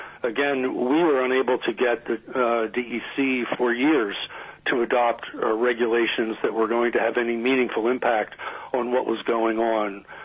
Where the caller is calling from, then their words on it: Haines, Alaska, United States; I'm calling in from Haynes.